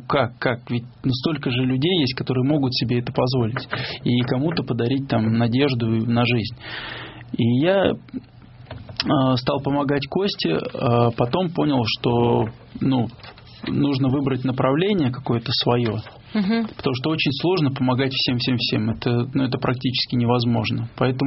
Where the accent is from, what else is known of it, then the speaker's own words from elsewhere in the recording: Kingisepp, Leningrad Oblast, Russia; now in Saint Petersburg, Russia; И начали свою работу с Кингисеппа, с моего родного города.